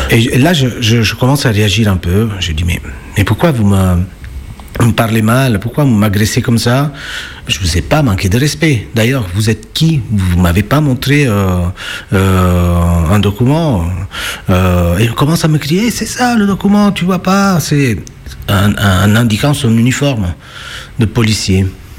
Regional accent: Naples, Campania, Italy; French is a second language; now in Lyon, France; je suis italien. Napolitain même, et je suis musicien intermittent en spectacle en France depuis 2016.

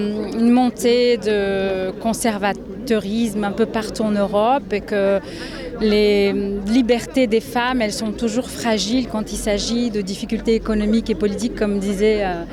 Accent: Brazil; French is a second language; now in France; Sinon, je suis brésilienne et dans mon pays, c'est encore interdit.

